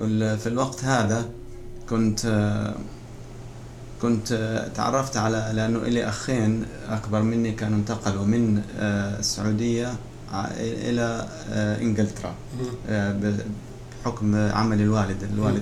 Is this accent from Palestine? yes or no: yes; Palestine; معظم في فلسطين، إحنا من فلسطين بالذات مع صعوبة الظروف يعني والحروب